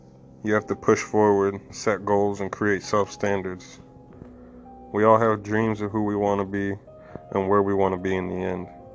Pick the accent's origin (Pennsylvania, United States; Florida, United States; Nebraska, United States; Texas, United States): Florida, United States; Hollywood; I'm from Hollywood, Florida, born and raised. I've traveled to many lands already.